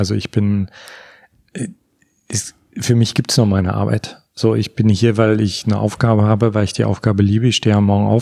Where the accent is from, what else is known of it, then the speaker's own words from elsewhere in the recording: East Germany, Germany; dann raus bin aus meiner kleinen Heimatstadt nach Berlin und habe da eigentlich erstmal erfahren, wie groß die Welt ist. Ich komme aus dem Osten.